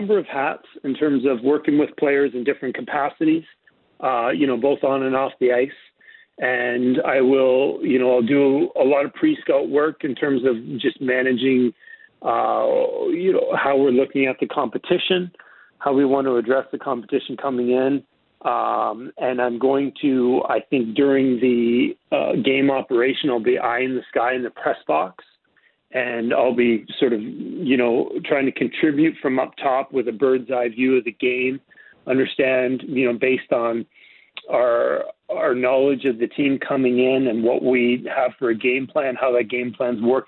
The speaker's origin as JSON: {"language": "English", "country": "Canada", "said": "I'm from Canada. It's great to, the prospect of being back in Canada is really exciting for me."}